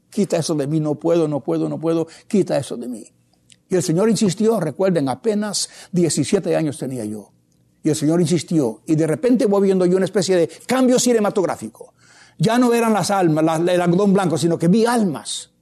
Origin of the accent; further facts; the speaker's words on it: Puerto Rico; Nací en Puerto Rico. Tenía el idioma español, que me vino por nacimiento. Tenía la cultura hispana, nacido entre ellos y vivido entre ellos, la escuela toda en español, mis amigos todos hispanos, la cultura hispana la tenía.